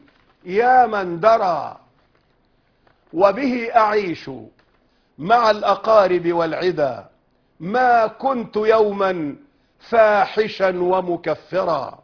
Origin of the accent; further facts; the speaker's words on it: Damietta, Damietta Governorate, Egypt; وعندنا في دمياط أيضا كليات قائمة الآن للطب وللصيدلة